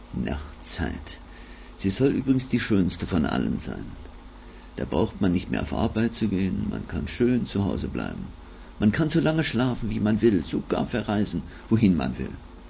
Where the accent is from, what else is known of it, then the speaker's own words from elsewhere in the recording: Saxony, Germany; dann komme ich eben aus Mitteldeutschland. Ja, ich komme aus dem Erzgebirge, etwa so in der Gegend Aue, Annaberg herum. Ich wurde von Gott verhältnismäßig sehr früh auf dem Glaubensweg gestellt